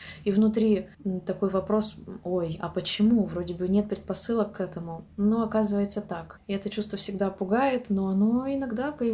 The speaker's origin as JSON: {"language": "Russian", "region": "Siberia", "country": "Russia", "said": "А я, дикая женщина из Сибири, говорю"}